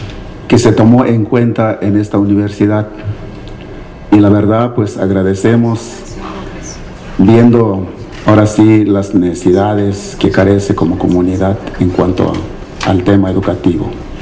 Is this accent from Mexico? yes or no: yes; Santa Catarina, Jalisco, Mexico; Soy de la Comunidad de Santa Catarina, presidente del Consejo de Vigilancia.